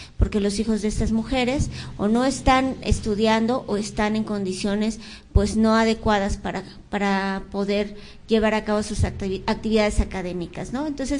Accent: Pantitlán, Mexico City, Mexico; Yo soy originaria de Pantitlán, la colonia agrícola oriental, que es la colonia más grande de toda Latinoamérica.

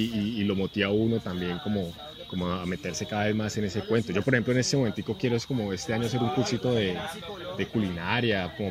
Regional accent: Cali, Valle del Cauca, Colombia; now in La Cumbre, Colombia; yo actualmente vivo en la Cumbre Valle, pero pues soy de aquí, de Cali, y estudié unos semestres acá en Univalle

